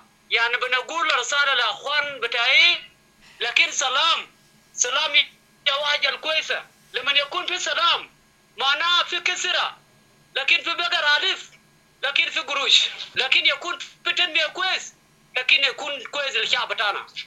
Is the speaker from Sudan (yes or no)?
yes; Sudan; now in Ethiopia; انا اسا انا سوداني، لكن انا جيت هنا في اثيوبيا.